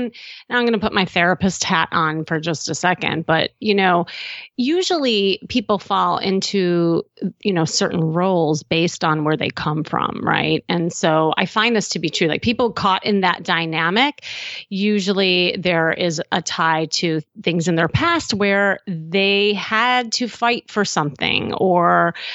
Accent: Midwest, United States; No, I'm from the Midwest.

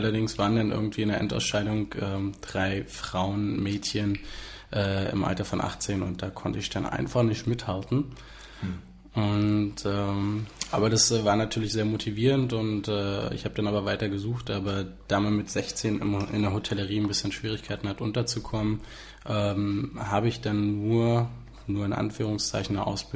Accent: Berlin, Germany; In Berlin. Also ich bin Berliner, ich bin aufgewachsen in Prenzlauer Berg und Hohenschönhausen. Also eine super Mischung.

